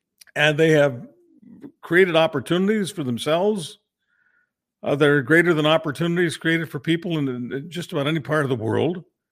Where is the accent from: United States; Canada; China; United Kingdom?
Canada; That's just embarrassing for me as a Canadian to have to endure this.